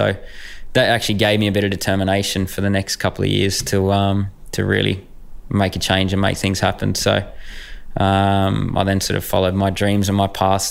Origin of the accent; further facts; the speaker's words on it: Australia; We had help from the Grand Prix Association because we're Australian and one of the only ones in the championship.